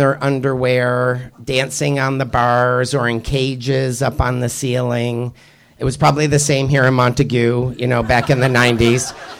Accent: Ireland; because I am Irish and I'm pretty green when it comes to most things

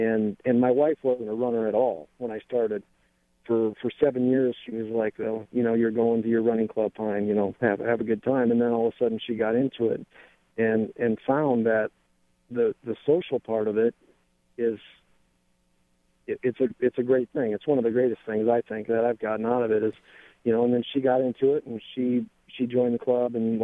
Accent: Cedar Rapids, Iowa, United States; And I'm actually from Cedar Rapids, and my wife is president of the Cedar Valley Running Association.

